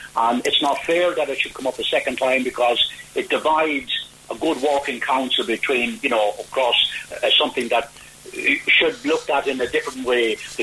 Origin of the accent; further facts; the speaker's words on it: Ireland; show us up as being good Irish people.